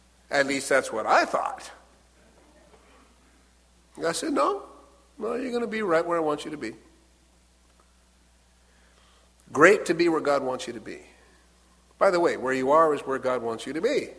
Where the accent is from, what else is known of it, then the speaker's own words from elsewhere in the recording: Washington, United States; I ended up in Southern California. I'm from Washington State, up north.